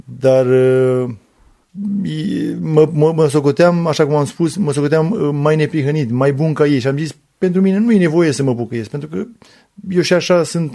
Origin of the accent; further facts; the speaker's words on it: Țăndărei, Ialomița County, Romania; now in Fetești, Romania; am 40 de ani, sunt originar din Țăndărei, județul Ialomița, și de peste 20 ceva de ani ne-am mutat în Fetești, un oraș apropiat de Țăndărei.